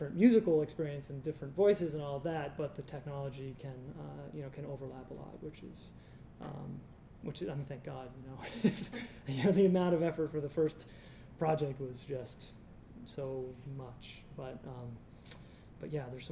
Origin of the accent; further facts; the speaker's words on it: Boston, Massachusetts, United States; I mean, I'm from Boston, so it's not that cold to walk outside around here